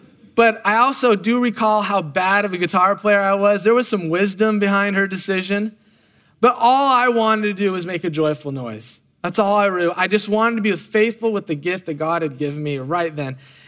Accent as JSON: {"language": "English", "region": "Oregon", "country": "United States", "tie": "born or raised there", "said": "I grew up in Oregon. I mean, I grew up around trees."}